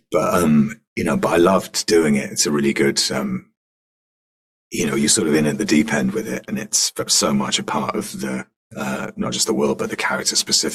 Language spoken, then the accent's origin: English; Wales, United Kingdom; In general, yeah. Being Welsh is so great.